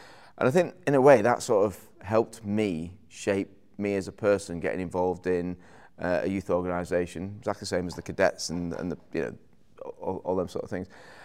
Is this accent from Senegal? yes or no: no; Manchester, North West England, United Kingdom; I was born in 1972. Very different era to where it is now, and I grew up in North Manchester, had two brothers. I was the baby of the family.